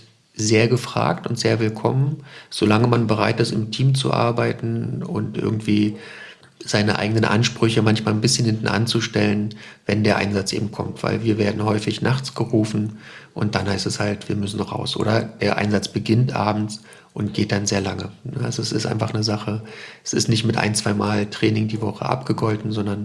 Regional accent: Berlin, Germany; also born or lived in Neuruppin; now in Greifswald, Germany; ich komme ganz gebürtig aus Neuruppin in Brandenburg, habe meine Schulzeit in Berlin verbracht, da eben auch meine Frau kennengelernt und wir sind dann beide zum Studium nach Greifswald gezogen und sind hier einfach hängen geblieben, weil es ein schönes Städtchen ist

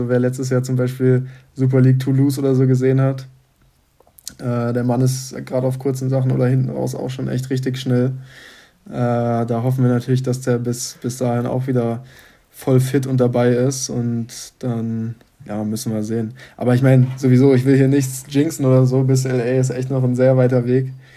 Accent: Hesse, Germany; Also ich komme ursprünglich da so aus der Nähe von Frankfurt, bin dann nach Darmstadt gezogen

